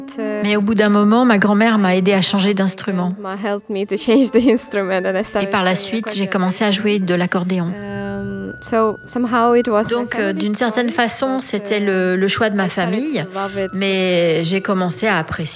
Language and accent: French; Ukraine; now in France; Je viens d'Ukraine et je joue de l'accordéon.